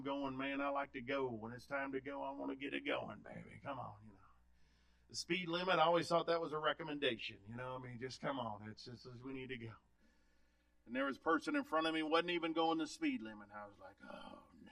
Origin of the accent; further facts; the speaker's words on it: the South, United States; And I grew up in the South, you know, so we got to have mashed potatoes and gravy, praise God, with anything we have almost, it seemed like.